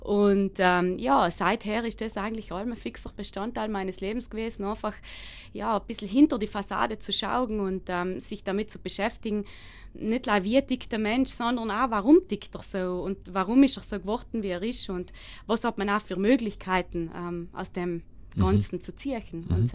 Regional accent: Ulten, Trentino-Alto Adige, Italy; also born or lived in Iran; Allem noch in Ulten ganz stark verwurzelt und wird sich auch nicht ändern.

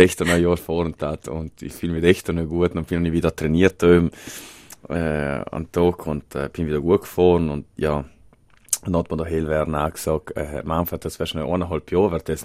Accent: Vienna, Austria; mit dem bin ich halt aufgewachsen in Wien

